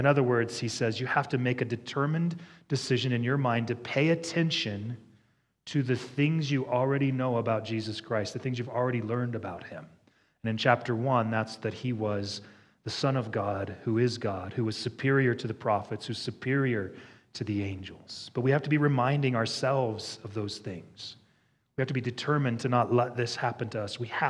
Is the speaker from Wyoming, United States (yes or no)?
yes; Wyoming, United States; I don't trust at all because I'm from Wyoming, right?